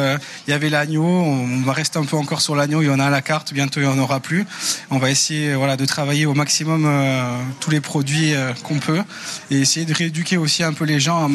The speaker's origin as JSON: {"language": "French", "town": "Toulouse", "region": "Occitanie", "country": "France", "said": "Je suis originaire de Toulouse, mais j'étais sur la côte aussi."}